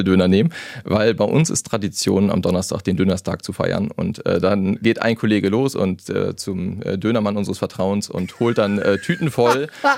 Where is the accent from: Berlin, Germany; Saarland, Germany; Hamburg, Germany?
Hamburg, Germany; Ich bin halt Hamburger, ne? Und ich bin hier geboren und ich war auch schon in vielen anderen Städten.